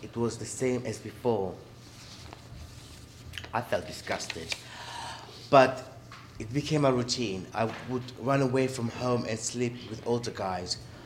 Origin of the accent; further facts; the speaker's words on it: Italy; moved away; also born or lived in Paris, France; I was born in Paris and raised in Italy.